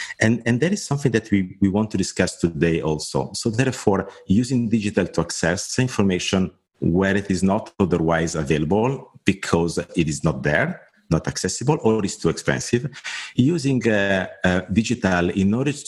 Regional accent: Italy; now in Frankfurt, Germany; As you can probably hear, I'm Italian. I'm based in Frankfurt.

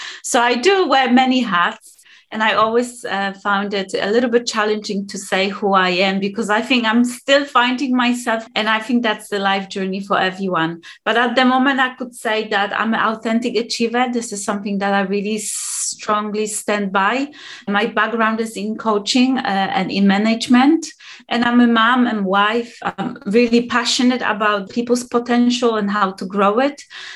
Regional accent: Poland; now in United Kingdom; So I'm based in UK. I'm from Poland. That's original background. However, I've got German DNA, I've got Russian DNA, I've got Jewish DNA

